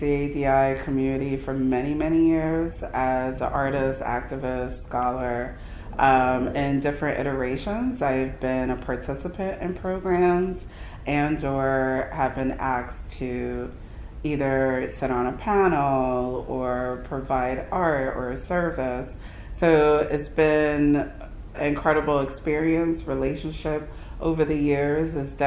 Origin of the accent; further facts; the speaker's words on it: Bronx, New York, United States; being someone that was born and raised in the Bronx